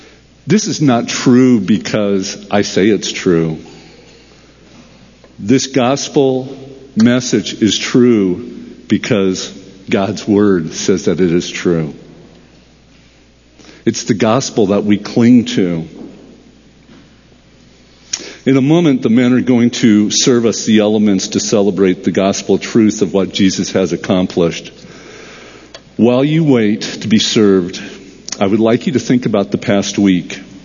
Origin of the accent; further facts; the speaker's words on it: United States; born there; I believed I was saved because I belonged to a particular church, and I was born in the United States.